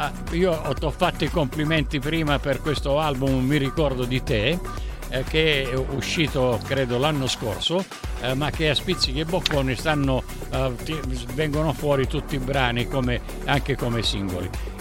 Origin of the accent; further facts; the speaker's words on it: Sicily, Italy; io sono siciliano per cui d'estate naturalmente andavo in Sicilia a casa